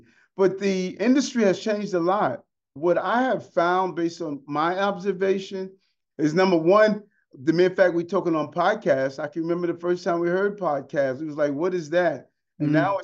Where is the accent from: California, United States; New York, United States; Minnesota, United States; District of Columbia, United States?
New York, United States; Queens; I was at my old high school, Bayside High School, where I grew up in Queens.